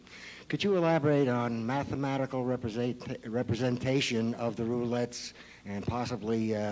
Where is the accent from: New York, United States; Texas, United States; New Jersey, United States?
New Jersey, United States; Ridgefield Park; from Ridgefield Park, New Jersey.